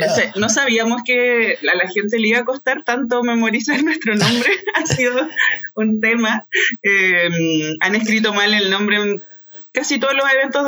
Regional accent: Santiago, Santiago Metropolitan Region, Chile; Yo nací en Santiago y crecí en Santiago Centro, así no puedo ser más del centro. Y lo bonito como de mi vida un poco es que crecí en una casa muy grande

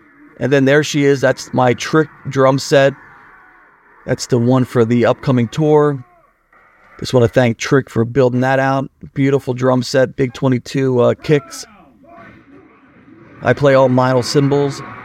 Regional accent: New Jersey, United States; And we're from Jersey, so we had a lot of Hess gas stations

